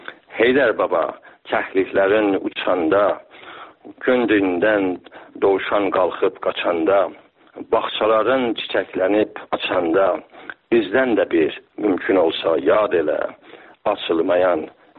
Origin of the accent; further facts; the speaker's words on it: Iran; born there; به خصوص دریاچه که شهر زادگاه من در کنارش هست، دریاچه ارومیه